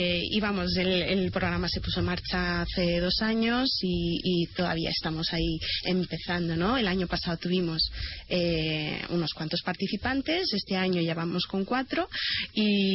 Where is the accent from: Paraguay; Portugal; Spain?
Portugal; Vila Nova de Gaia, Norte; Pues yo soy de Gaia también.